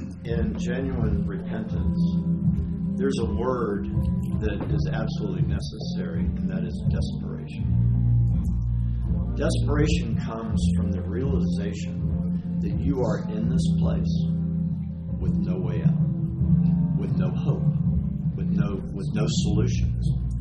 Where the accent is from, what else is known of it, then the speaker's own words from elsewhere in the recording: Florida, United States; I mean, I grew up in Florida with dairy cows. That was rough.